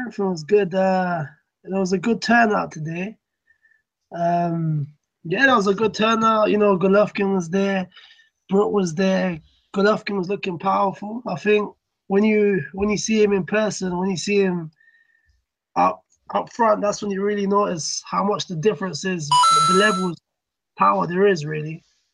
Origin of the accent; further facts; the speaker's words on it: United Kingdom; as a fan and as a Brit, like you'd want him to win